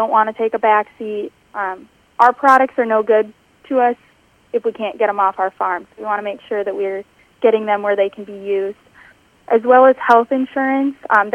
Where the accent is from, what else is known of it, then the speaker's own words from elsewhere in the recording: Minnesota, United States; from Western Minnesota